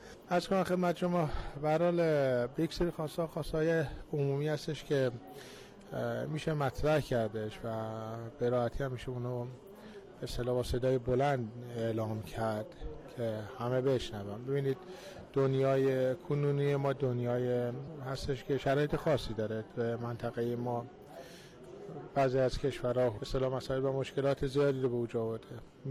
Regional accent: Tehran, Tehran Province, Iran; من از تهران اومدم.

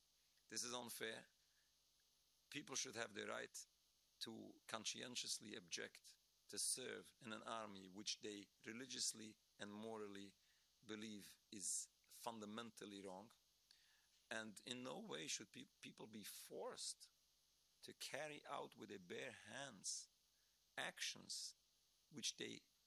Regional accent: New York, United States; I'm from New York. New York is a very strong community.

